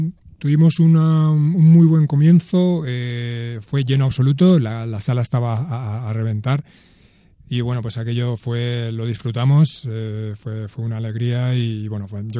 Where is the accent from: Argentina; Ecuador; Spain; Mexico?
Spain; Ibi, Valencian Community; me quedé con ganas de presentarlo aquí en mi pueblo. Estuve tocando por otros sitios, sobre todo allí en Madrid, pero no pude, finalmente no se alinearon los astros para poder presentarlo aquí en Ibi.